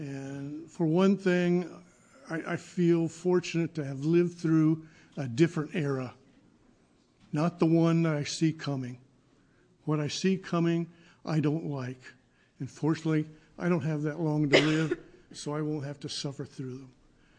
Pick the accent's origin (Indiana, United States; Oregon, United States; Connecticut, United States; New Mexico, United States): Oregon, United States; Dallas; I'm from Dallas, Oregon.